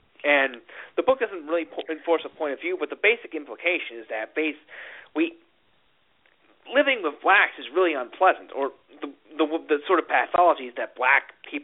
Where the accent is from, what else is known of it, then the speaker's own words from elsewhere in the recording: Syracuse, New York, United States; I grew up in Syracuse, New York, which is where these schools are, if I recall correctly, majority black now.